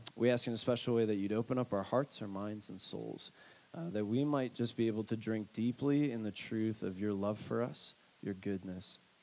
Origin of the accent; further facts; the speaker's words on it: Illinois, United States; And when I was younger, I grew up in Illinois. Growing up in Illinois during the 90s, like, Michael Jordan was the guy.